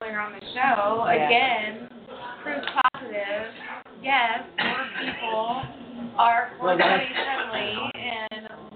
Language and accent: English; Kentucky, United States; now in Phoenix, United States; I'm from Kentucky.